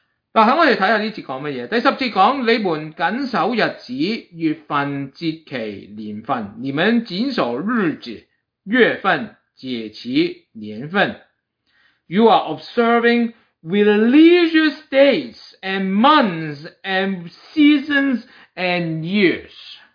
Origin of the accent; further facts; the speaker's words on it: China; 好像我们中国人一样的阴历